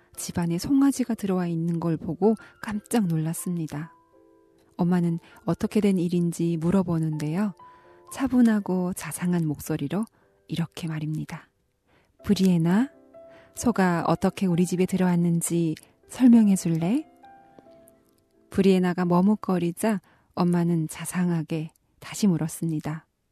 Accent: North Korea

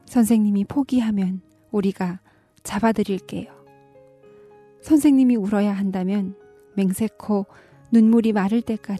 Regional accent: North Korea

